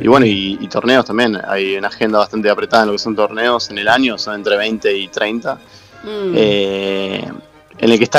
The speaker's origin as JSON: {"language": "Spanish", "town": "Rosario", "region": "Santa Fe", "country": "Argentina", "said": "soy de Rosario"}